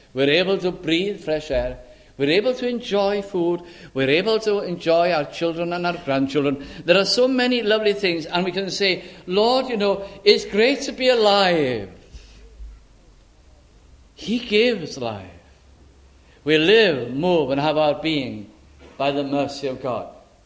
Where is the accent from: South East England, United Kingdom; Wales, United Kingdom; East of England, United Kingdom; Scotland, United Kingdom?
Wales, United Kingdom; Caernarfon; moved away; I think I was brought up in Carnarvon, North Wales.